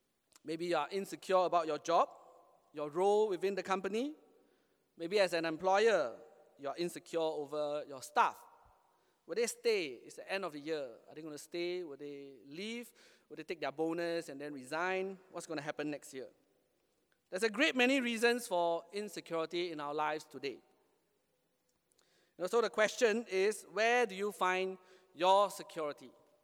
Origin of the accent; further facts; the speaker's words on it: Singapore; As a Singaporean, will we really feel secure with our third generation army